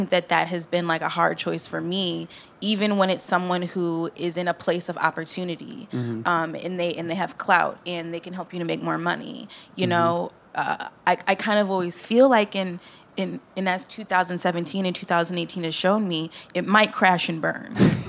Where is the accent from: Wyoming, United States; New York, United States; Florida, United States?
New York, United States; Buffalo; I grew up in Buffalo, New York. I was around in like mostly like white communities.